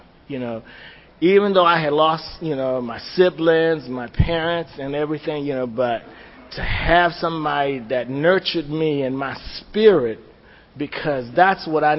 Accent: Washington, District of Columbia, United States; I was raised in Washington, D.C. I'm 59 years old.

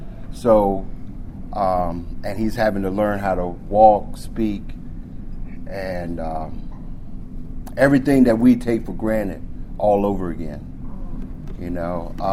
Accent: Frederick, Maryland, United States; I'm from the Frederick area.

